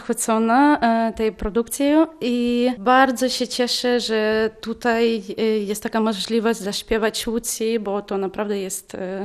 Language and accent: Polish; Ukraine; Polish is a second language; jestem sopranem z Ukrainy